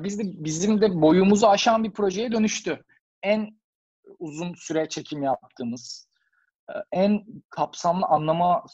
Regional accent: Istanbul, Turkey; Hepimiz İstanbulluyuz.

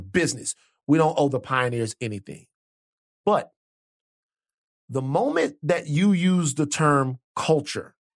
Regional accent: the South, United States; I'm obviously from the South.

